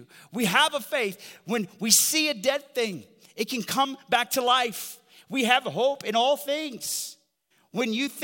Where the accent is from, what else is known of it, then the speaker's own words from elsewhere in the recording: the South, United States; accent: redneck southern; or sometimes my redneck southern accent comes out